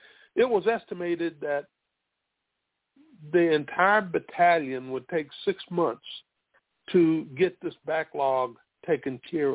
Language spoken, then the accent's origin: English; Spartanburg, South Carolina, United States; And I find that in my hometown of Spartanburg, South Carolina, was one of the greatest units ever in World War One.